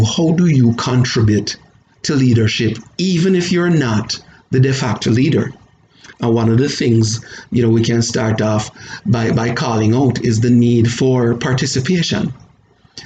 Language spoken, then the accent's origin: English; Jamaica; now in Canada; I'm originally Jamaican. Now I live in Canada. We're, you know, very close to the United States.